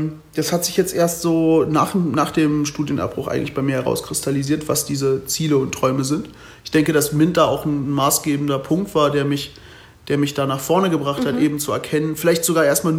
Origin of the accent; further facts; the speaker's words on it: Berlin, Germany; Ich bin kein gebürtiger Berliner, habe aber schon hier mein Abi gemacht, war also schon vorher in Berlin also verwurzelt.